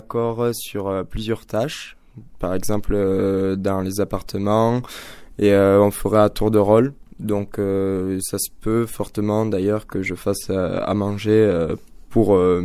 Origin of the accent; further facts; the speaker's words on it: La Tour-sur-Sorgue, Occitanie, France; Je viens de La Tour-sur-Sorgue, qui est un petit village proche de Sainte-Afrique et de Millau, dans le sud d'Aveyron.